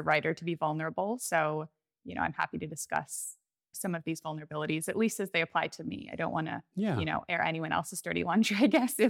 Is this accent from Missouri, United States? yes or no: no; Boston, Massachusetts, United States; now in Australia; I'm originally from Boston, so in the U.S., but as I just mentioned, I live in Australia now. I moved here about 4 years ago, or a bit more now